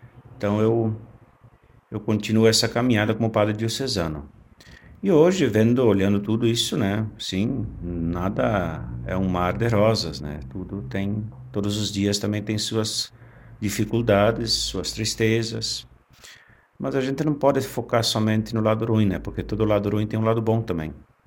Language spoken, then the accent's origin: Portuguese; São José do Inhacorá, Rio Grande do Sul, Brazil; na minha terra natal, São José do Inhacorá.